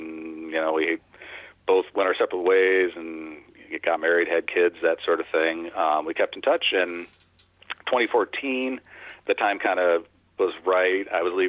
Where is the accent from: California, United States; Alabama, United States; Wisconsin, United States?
Wisconsin, United States; Oregon; We both went to school in Oregon, south of Madison. We grew up in Oregon and met each other in seventh grade